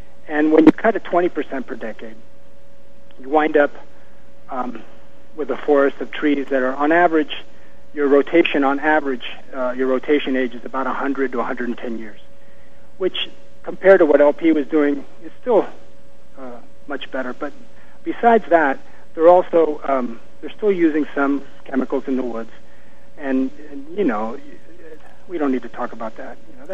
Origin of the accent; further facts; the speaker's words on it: Cuba; You know, I'm from Cuba